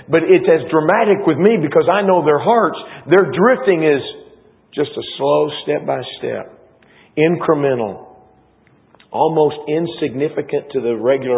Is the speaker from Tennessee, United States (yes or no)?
no; Texas, United States; born there; I'm a Texan by birth.